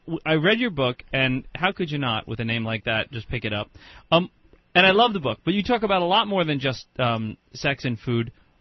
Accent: United States; For a Gen Xer growing up in America, I'm always thinking Newton.

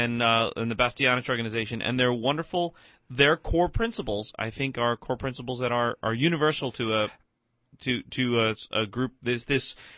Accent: Ireland; although I felt bad about it as an Irishman until you couldn't eat it either

